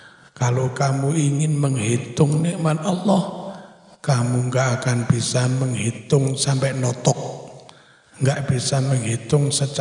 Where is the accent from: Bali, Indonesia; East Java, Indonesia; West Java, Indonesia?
East Java, Indonesia; Dulu kan di desa saya itu enggak jauh dari sungai Berantas.